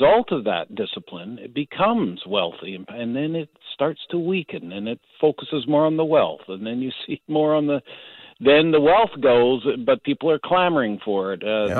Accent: Canada

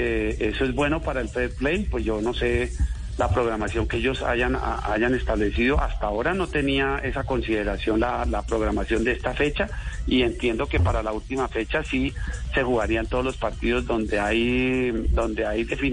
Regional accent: Montería, Córdoba, Colombia; Acuérdense que yo soy de Montería, mi familia es de Montería

